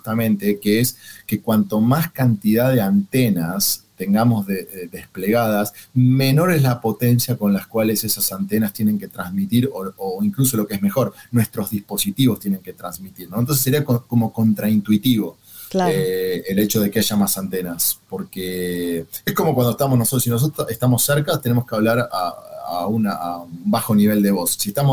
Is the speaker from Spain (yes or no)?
no; Argentina; en mi caso soy argentino, está también el asado